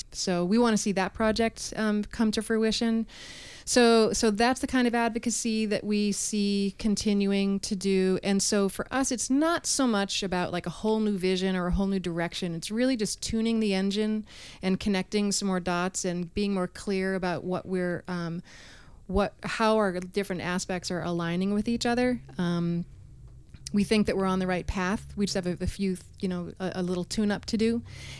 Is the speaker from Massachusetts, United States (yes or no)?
yes; Massachusetts, United States; also born or lived in California; so I'm from Massachusetts. I lived in the Bay Area. And the thing that I loved about living in New England is that people, you knew your neighbors.